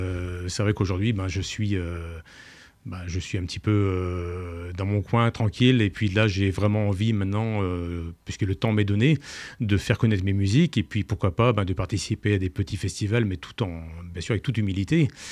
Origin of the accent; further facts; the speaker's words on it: Brittany, France; moi je suis breton, je suis en Bretagne et puis je suis amoureux de ma région